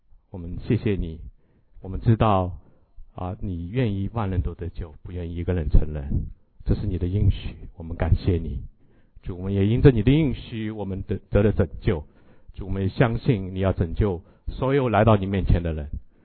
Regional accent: China; 哦，我们从中国来，我们记得哈

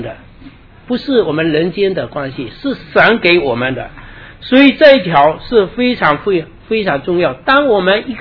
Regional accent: China; 但是这是我们中国人的传统。我们作为一个基督徒

